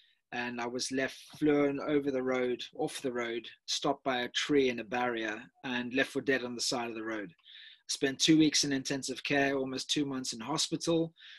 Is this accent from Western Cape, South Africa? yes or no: yes; Cape Town, Western Cape, South Africa; I prefer it that way. I'm from Cape Town, South Africa.